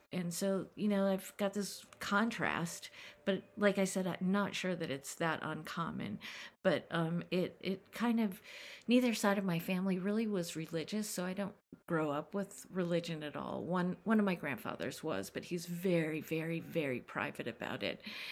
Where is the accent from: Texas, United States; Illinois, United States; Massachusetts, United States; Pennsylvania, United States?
Pennsylvania, United States; Philadelphia; I'm originally from Philadelphia. My family's probably not, doesn't have an uncommon history. My dad's side of the family came over from probably Ukraine and Belarus before the Second World War.